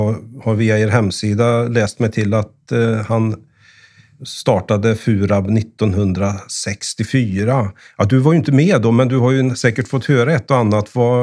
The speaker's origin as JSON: {"language": "Swedish", "town": "Lidköping", "region": "Västra Götaland County", "country": "Sweden", "tie": "born or raised there", "said": "Jag har rest i min hemstad Lidköping ett par kilometer"}